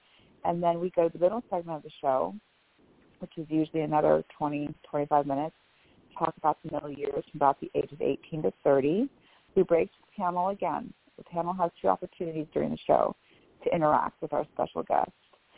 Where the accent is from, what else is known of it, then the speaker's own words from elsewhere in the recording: Bellevue, Washington, United States; I'm from Bellevue, Washington.